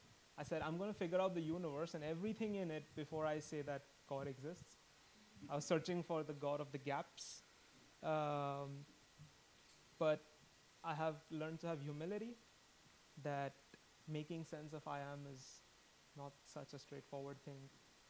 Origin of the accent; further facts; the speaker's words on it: Mumbai, Maharashtra, India; I'm originally from Mumbai, India. I was born in a Roman Catholic family, raised in faith. Been the only kid